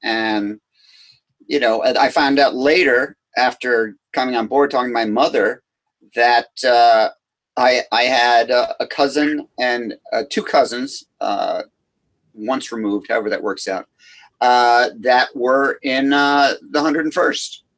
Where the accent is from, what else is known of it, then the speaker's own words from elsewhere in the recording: Scotland, United Kingdom; So being Scottish and being a cheap bastard, I told her not to submit to any festivals until she tells me